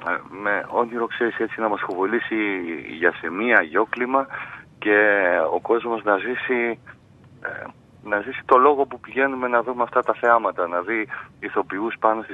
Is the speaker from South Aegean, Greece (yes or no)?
no; Zakynthos, Ionian Islands, Greece; πήγα στο νησί μου, στη Ζάκυνθο, που είχα να πάω ένα χρόνο σχεδόν.